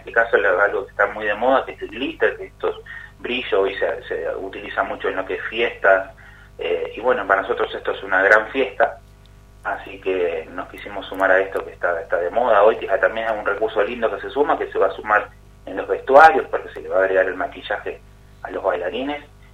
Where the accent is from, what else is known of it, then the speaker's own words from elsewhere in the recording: Río Grande, Tierra del Fuego, Argentina; Sí, soy de acá de Río Grande, por suerte.